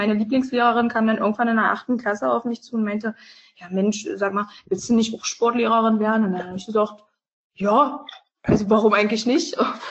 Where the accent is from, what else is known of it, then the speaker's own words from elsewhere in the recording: Ebendorf, Saxony-Anhalt, Germany; Also ich bin in Ebendorf aufgewachsen und dann sind wir 2015 nach Kleinamsleben gezogen. Und das ist wirklich sehr dörflich.